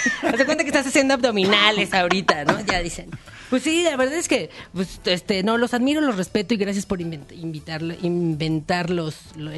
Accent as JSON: {"language": "Spanish", "country": "Mexico", "said": "no soy de un palumpalandia, ¿no? Soy mexicano. Y sí que soy mexicano"}